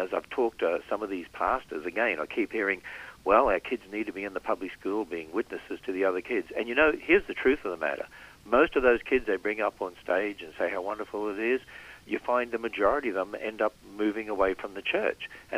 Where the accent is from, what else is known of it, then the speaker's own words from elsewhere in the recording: Australia; well, I was brought up on Vegemite in Australia